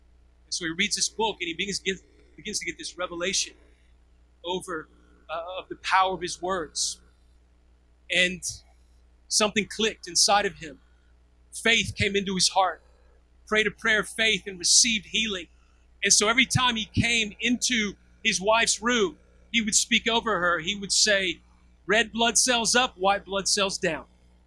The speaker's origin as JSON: {"language": "English", "region": "Tennessee", "country": "United States", "tie": "born or raised there", "moved": "yes", "lives_now": "Australia", "said": "because I grew up in Tennessee and ended up here in Australia."}